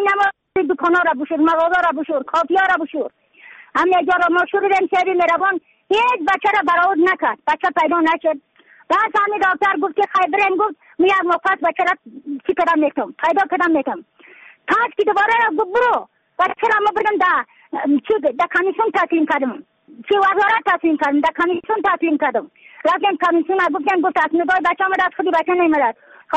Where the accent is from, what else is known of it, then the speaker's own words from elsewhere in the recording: Badakhshan, Afghanistan; از بدخشان هستم، مرکز بدخشان، سوالی اقلی پایان، قیره وینگ،